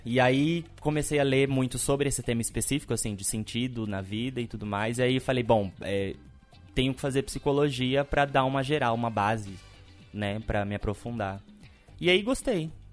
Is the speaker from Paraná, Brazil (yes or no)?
no; Cuiabá, Mato Grosso, Brazil; Eu cresci no CPA.